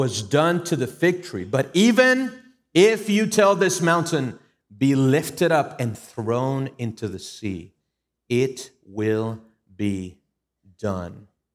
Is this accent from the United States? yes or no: no; Venezuela; I grew up in Venezuela.